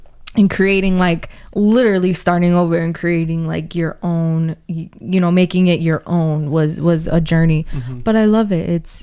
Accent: Lorain, Ohio, United States; now in Elyria, United States; Like, you know, we're from Lorain, so like, we could hit side streets and like get to wherever we need to go. With Elyria, it was just like, whoa.

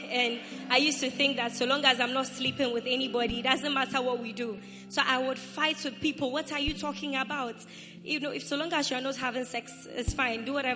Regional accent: Ghana; And so I was an ordinary half-co girl who was growing up in Ghana.

